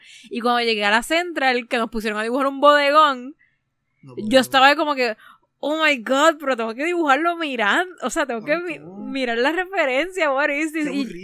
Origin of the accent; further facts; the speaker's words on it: Puerto Rico; Yo no sé, bueno, yo soy puertorriqueña, yo le digo calquear, pero calquear.